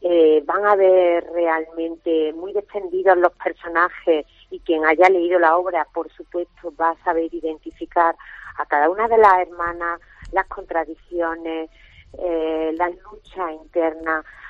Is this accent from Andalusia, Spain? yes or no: yes; Córdoba, Andalusia, Spain; ya en Córdoba, que soy cordobesa